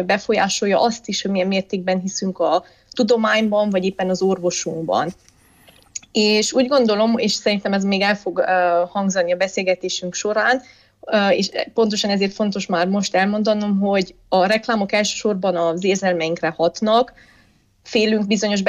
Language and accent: Hungarian; Brașov, Brașov County, Romania; moved away as an adult; also born or lived in Bucharest; now in Germany; Én brassói származású vagyok, tehát az életem első 18 évét ott töltöttem, és ott is jártam iskolába.